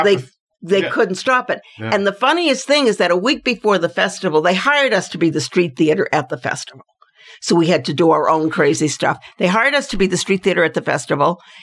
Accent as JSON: {"language": "English", "town": "Boston", "region": "Massachusetts", "country": "United States", "also_born_or_lived": "New York", "lives_now": "Los Angeles, United States", "said": "Yep, I'm from Boston, and then New York, and then L.A."}